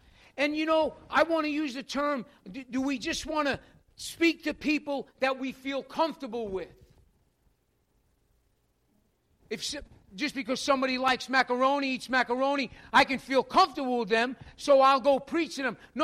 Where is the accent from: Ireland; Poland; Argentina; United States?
United States; New York